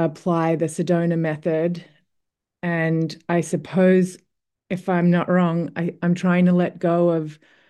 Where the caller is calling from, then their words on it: Australia; I'm calling from Australia. It's nearly lunchtime here.